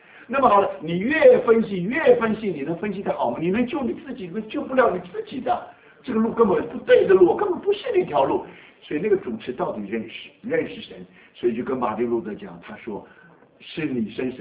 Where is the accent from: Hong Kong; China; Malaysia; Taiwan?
Taiwan; now in United States; 我还记得我当刚刚来美国的时候